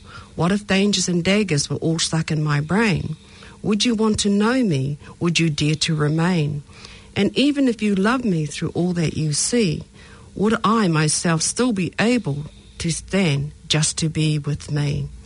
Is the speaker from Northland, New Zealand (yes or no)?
yes; Northland, New Zealand; first language Maori; ko maunga taniwha te maunga, ko tapapa te awa, ko hokianga te moana, ko ngā taki mata whaurua te waka, ko ngā puhi te iwi, taku marae I noho I hokianga.